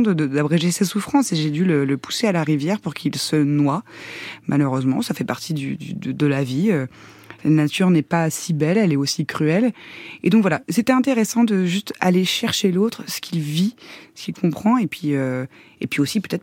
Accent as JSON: {"language": "French", "region": "Normandy", "country": "France", "tie": "born or raised there", "said": "on nous avait emmenés dans le village où j'ai grandi en Normandie, dans un cinéma de Dieppe."}